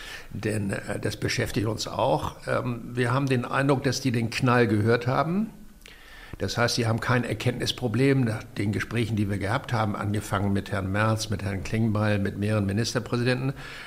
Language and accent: German; Baden-Württemberg, Germany; accent: Swabian; now in Bonn, Germany; Nee, also dass man mir meinen schwäbischen Akzent nicht so genau abnimmt, ist mir ziemlich bewusst.